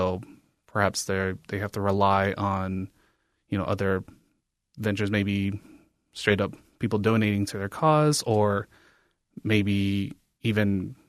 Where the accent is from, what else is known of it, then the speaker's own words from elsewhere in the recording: United States; I'm Native American myself. I'm a member of the Navajo Nation.